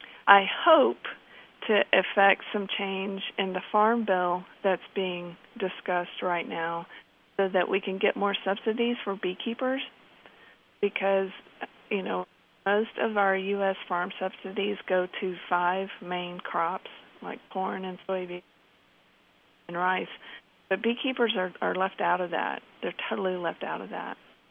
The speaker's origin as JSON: {"language": "English", "region": "Kentucky", "country": "United States", "tie": "born there", "said": "I was born in Harlan County, so I was the NEH chair of Appalachian Studies"}